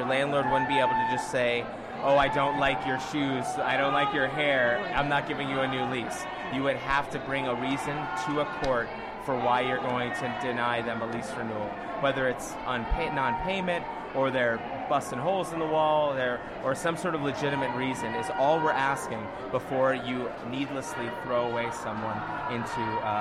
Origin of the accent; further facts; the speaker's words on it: Staten Island, New York, United States; I'm actually from Staten Island. That's where I'm living right now.